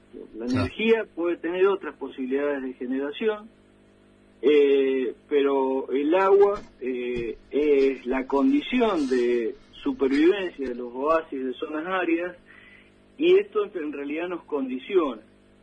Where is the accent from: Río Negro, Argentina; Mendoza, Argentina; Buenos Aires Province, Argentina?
Mendoza, Argentina; nosotros como mendocinos, en realidad esto es lo que mueve mi opinión fundamentalmente, como técnico mendocino que conozco del tema